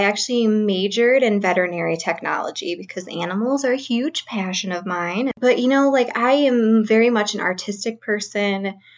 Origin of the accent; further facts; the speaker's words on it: Alfred, New York, United States; I was raised in a really tiny, tiny town that no one's ever heard of in New York called Alfred.